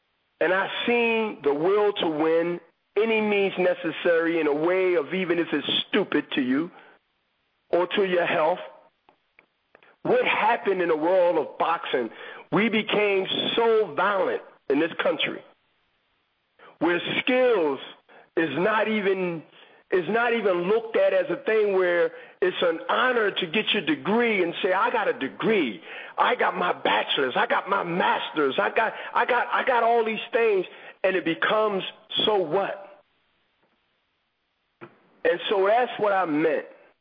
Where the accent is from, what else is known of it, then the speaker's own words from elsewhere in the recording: Philadelphia, Pennsylvania, United States; Man, I'm from Philadelphia. They invented that.